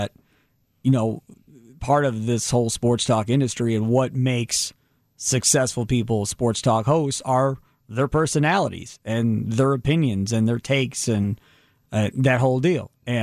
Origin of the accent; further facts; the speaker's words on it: Kenosha, Wisconsin, United States; Myself, growing up in Kenosha, I was able to listen to those stations